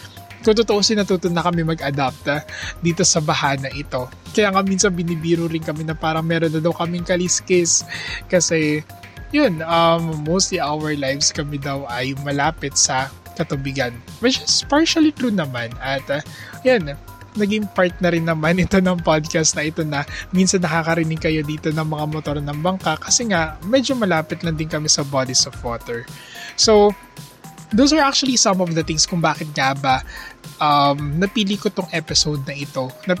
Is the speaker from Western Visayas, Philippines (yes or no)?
no; Hagonoy, Central Luzon, Philippines; Well, I am actually from Hagunoy, which is a coastal municipality dito sa Bulacan. Kami ay kilala sa mga palaisdaan and at the same time kilala din kami dun sa bangus